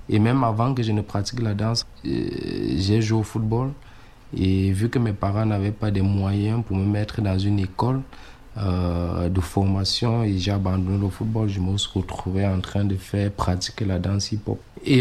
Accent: Cameroon; Je suis né au Cameroun, j'ai grandi au Cameroun et j'ai pratiqué en fait la danse hip-hop au Cameroun.

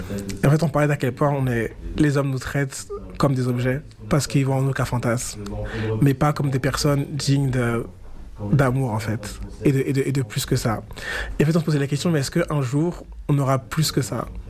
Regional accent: Noyon, Hauts-de-France, France; Je viens de Noyon, qui est une toute petite ville où il y a un couvre-feu à 1h30.

